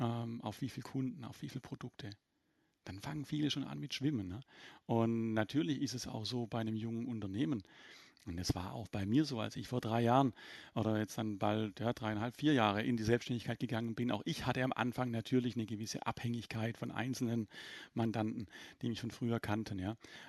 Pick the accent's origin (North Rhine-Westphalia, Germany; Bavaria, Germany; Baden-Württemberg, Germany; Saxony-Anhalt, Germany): Baden-Württemberg, Germany; ich komme aus dem Schwäbischen, wir schaffen alle.